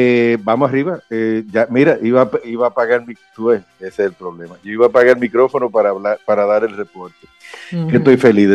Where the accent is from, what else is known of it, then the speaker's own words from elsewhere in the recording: Punta Cana, Dominican Republic; Cana, estoy en mi país. Estoy en mi país.